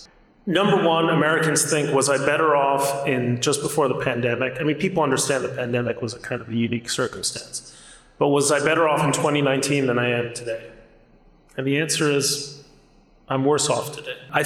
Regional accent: Mexico City, Mexico; English is a second language; I grew up in Mexico City. This fact of my biography that people don't often know. My family was from Mexico.

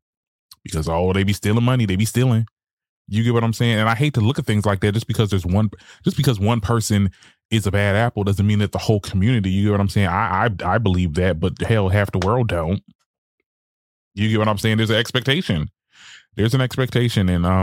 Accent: Trenton, New Jersey, United States; she's from Trenton, New Jersey, and that is my hometown.

